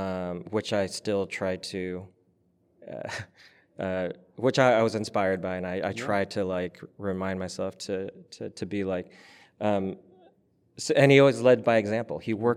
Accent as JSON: {"language": "English", "town": "Berkeley", "region": "California", "country": "United States", "said": "And I was like, oh, you know, I'm from Berkeley."}